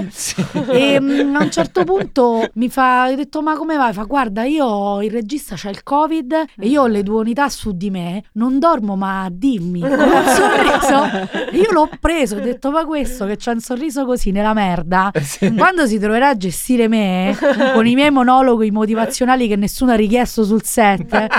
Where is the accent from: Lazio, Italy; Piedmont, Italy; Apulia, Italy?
Lazio, Italy; Rome; Io sono di Balduina